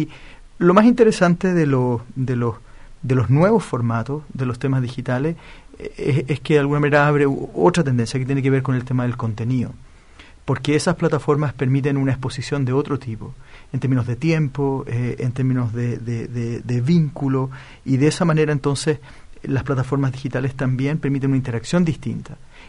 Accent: Chile; lo que somos los chilenos hoy día, que somos apurones

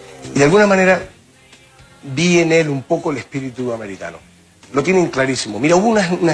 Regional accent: Andalusia, Spain; creo que fue en Andalucía, mi tierra.

